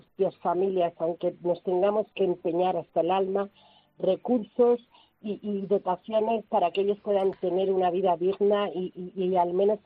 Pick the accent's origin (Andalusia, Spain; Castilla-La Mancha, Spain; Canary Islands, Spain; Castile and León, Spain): Castile and León, Spain; Valladolid; Yo soy de Valladolid, a mí me toca estar en Barcelona, me toca estar en Madrid, me toca estar en Navarra.